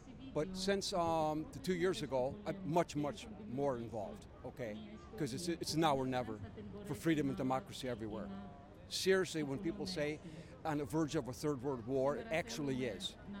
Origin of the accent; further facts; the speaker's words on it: Detroit, Michigan, United States; now in Greece; I'm an artist from Detroit, Michigan. I've been in Greece for quite a few years